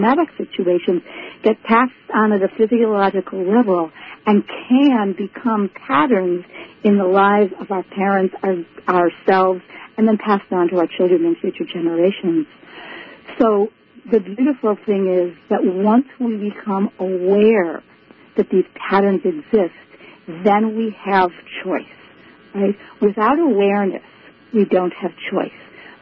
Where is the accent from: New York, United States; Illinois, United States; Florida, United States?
New York, United States; Buffalo; And what's interesting is that I grew up in Buffalo, New York, which is the other end of the Iroquois Nation.